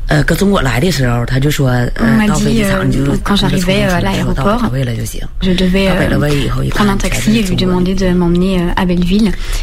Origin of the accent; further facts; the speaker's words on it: North China, China; moved away as an adult; now in France; Je suis chinoise, je viens du nord de la Chine.